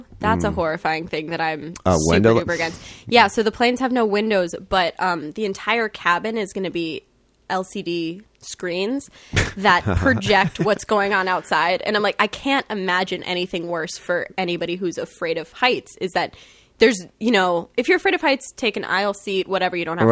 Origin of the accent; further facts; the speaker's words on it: Denver, Colorado, United States; I'm from Denver, yeah.